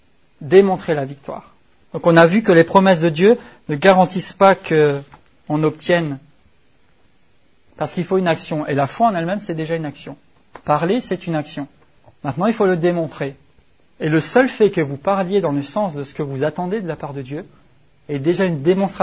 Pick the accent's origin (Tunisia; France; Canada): France; parce que je suis français